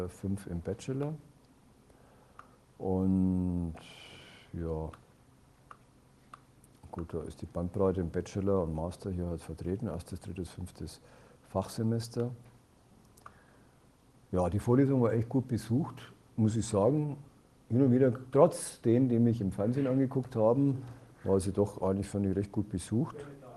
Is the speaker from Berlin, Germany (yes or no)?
no; Bavaria, Germany; accent: Franconian; Passt schon, dass ich bin auch Franke, wie Sie hören.